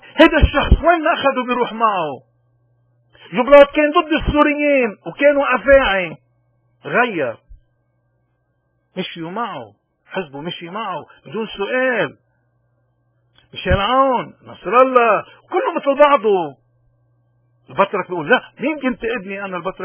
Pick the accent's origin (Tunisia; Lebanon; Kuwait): Lebanon; مادام نحن كلبنانيين ما عنا قضية ومنعبد الشخص